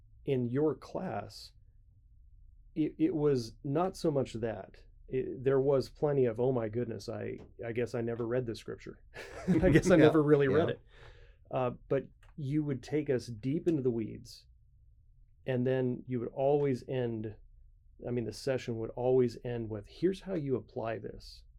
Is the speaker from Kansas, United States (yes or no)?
yes; Kansas, United States; So I came from Kansas.